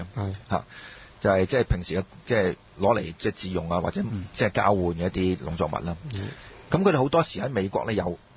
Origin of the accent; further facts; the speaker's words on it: China; 譬如好似我哋中國人去移到民咁樣，咁即係就算唔適應，即係點樣都好啊，即係都做到工